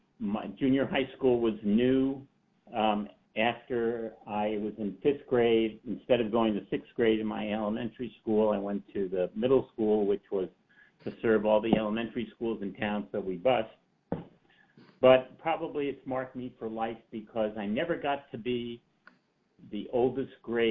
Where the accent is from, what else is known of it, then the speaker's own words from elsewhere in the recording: Scarsdale, New York, United States; I grew up in a suburb of New York. I grew up in Scarsdale, New York.